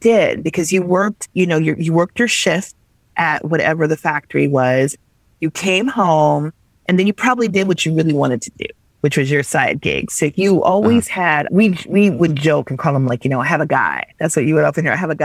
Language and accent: English; Minnesota, United States; Again, growing up in Minnesota, I was always sort of this, you know, insider, outsider.